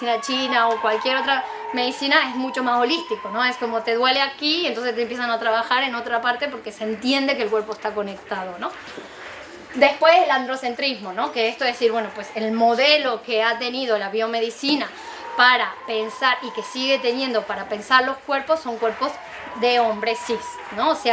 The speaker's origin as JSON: {"language": "Spanish", "region": "Salta", "country": "Argentina", "tie": "born there", "said": "yo nací en Argentina, en el norte, en un lugar que se llama Salta, y es una zona más andina"}